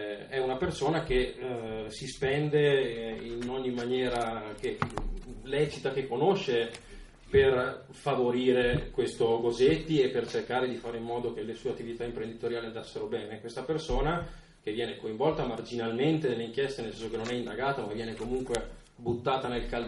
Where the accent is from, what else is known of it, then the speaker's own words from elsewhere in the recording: Trentino-Alto Adige, Italy; questo almeno io lo vedo da Trentino